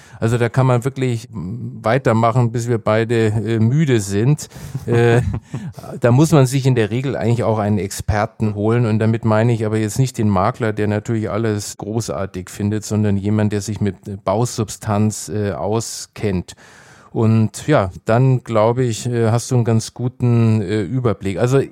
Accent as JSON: {"language": "German", "town": "Nuremberg", "region": "Bavaria", "country": "Germany", "tie": "born or raised there", "said": "meine Heimatstadt Nürnberg"}